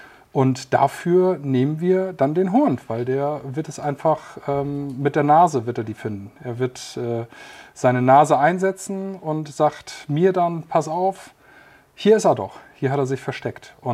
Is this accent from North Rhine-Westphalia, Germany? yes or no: no; Lower Saxony, Germany; ich komme gebürtig aus Niedersachsen, bin dort mit Hunden aufgewachsen